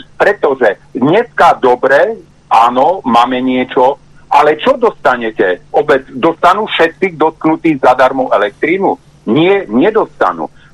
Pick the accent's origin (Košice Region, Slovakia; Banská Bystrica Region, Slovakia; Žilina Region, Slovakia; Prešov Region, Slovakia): Košice Region, Slovakia; Košice; keďže som z Košíc, sme začali počítať